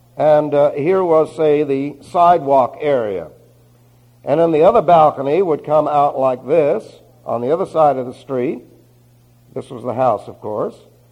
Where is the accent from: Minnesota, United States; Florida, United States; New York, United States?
New York, United States; New York City; Now, when I was a boy growing up in New York City, that was quite common.